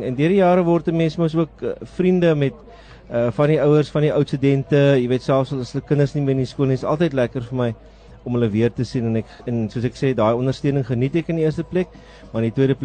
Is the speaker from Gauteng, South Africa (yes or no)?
no; Paarl, Western Cape, South Africa; soos jy het ek groot geword in die Parel